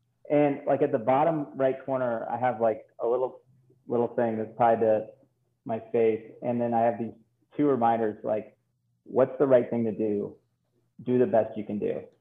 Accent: Flint, Michigan, United States; it is because I'm from Flint, Michigan.

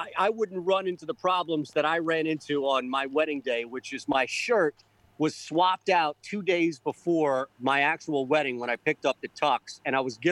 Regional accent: Connecticut, United States; also born or lived in City Island, Bronx, New York; Well, I was born in City Island in the Bronx, and then my dad stayed in Pelham, which is Westchester, Bronx, and my mom moved to Southern Connecticut when I was, I don't know, 8 or so.

